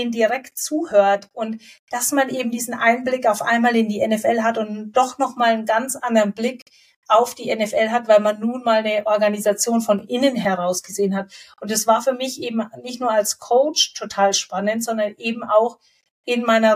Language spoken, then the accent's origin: German; Munich, Bavaria, Germany; weil eine der ersten Fragen war dann immer, hey, woher kommst du? München, Deutschland.